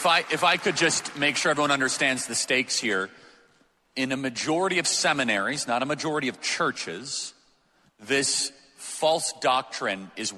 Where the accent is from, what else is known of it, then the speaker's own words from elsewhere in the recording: Chicago, Illinois, United States; hey, I grew up in Chicago.